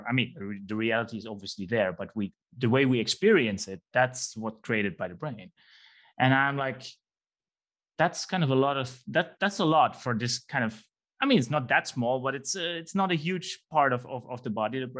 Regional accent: Netherlands; now in United States; Originally, as some of you may hear, I'm from the Netherlands, so I'm not born in the US.

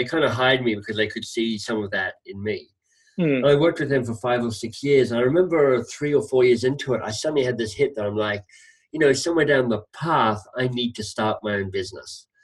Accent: Australia; moved away as an adult; now in Toronto, Canada; I am Australian, left Australia 25 years ago, was a Rhodes Scholar at Oxford, where I met my Canadian wife, which is why after a brief sojourn in London and Boston, I now live in Toronto.

